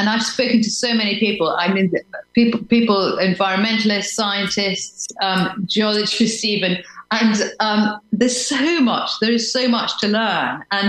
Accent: Scotland, United Kingdom; I say we because I'm Scottish, so I'm talking about Scotland and Northern Ireland here.

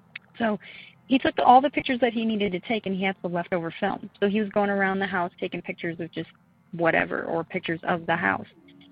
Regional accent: Colorado, United States; also born or lived in New Mexico; I'm from Colorado.

